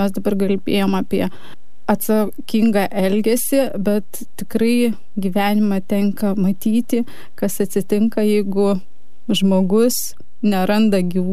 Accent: Kaunas, Kaunas County, Lithuania; Kadangi esame iš Kauno, norime pakviesti visus į mūsų organizuojamą renginį.

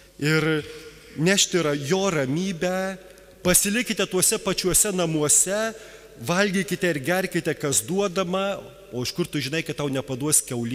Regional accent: Kybartai, Marijampolė County, Lithuania; mano tėviškėje Kybartuose

